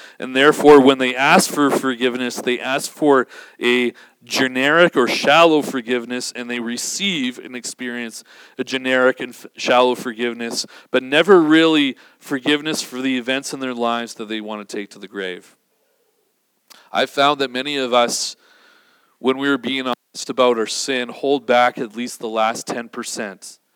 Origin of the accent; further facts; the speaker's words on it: Vancouver, British Columbia, Canada; a church that I grew up in Vancouver.